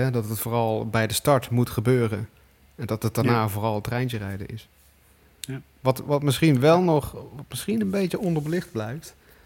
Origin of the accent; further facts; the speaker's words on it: Limburg, Netherlands; Ik kan me nog herinneren dat ik als kleine jongen in Limburg naar de stockcar races in Postergold ging.